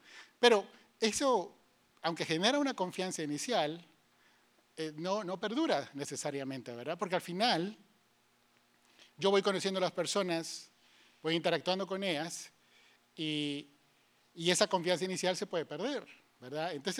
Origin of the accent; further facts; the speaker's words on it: Guatemala; por lo menos en mi país, yo soy de Guatemala